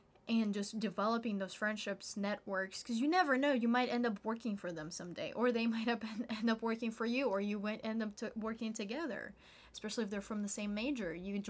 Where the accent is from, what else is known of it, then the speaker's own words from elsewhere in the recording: Uzbekistan; since I grew up in Uzbekistan, there is a lot of Korean communities there.